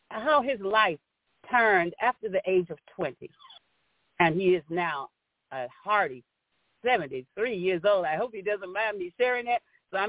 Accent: Pompano Beach, Florida, United States; also born or lived in Brooksville; now in Clearwater, United States; I'm calling from St. Petersburg, Clearwater, Florida, from Florida. As I was born and raised, I was born in Brooksville, Florida, and I was raised in Pompano Beach, Florida, and I had the great honor of having a loving, loving family.

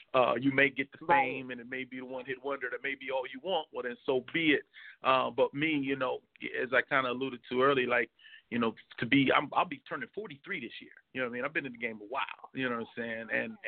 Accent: West Coast, United States; So, you know, I grew up on the West Coast.

